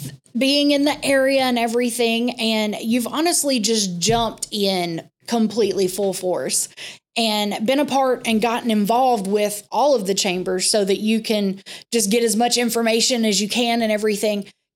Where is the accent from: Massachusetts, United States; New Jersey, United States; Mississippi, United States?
Mississippi, United States; Olive Branch; So I'm born and raised in DeSoto County.